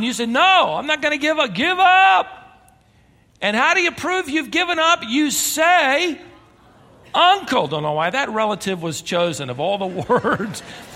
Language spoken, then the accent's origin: English; Worthington, Minnesota, United States; born there; make a 24-hour trip to Minnesota, place of my father's birth and upbringing. I was born in Worthington, Minnesota.